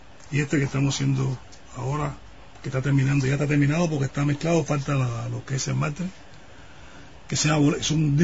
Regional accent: Havana, Cuba; quise conmemorar a mi tierra, ¿no? Y uh-huh. Cuando estaba, le puse La Habana Vieja.

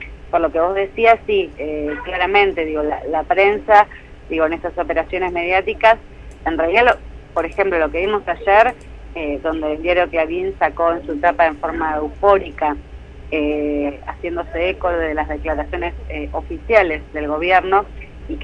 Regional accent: Lisandro Olmos, Buenos Aires, Argentina; born there; hasta que fue legalizada en la cárcel de Olmos, donde yo nací

